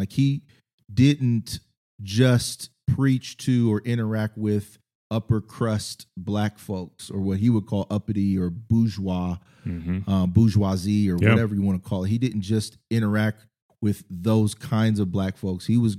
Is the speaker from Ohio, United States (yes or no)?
yes; Ohio, United States; I grew up in Ohio, Midwest perspective.